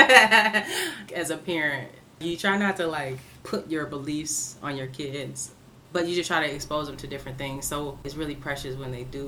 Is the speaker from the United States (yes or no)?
yes; Detroit, Michigan, United States; Yeah, I grew up in Detroit.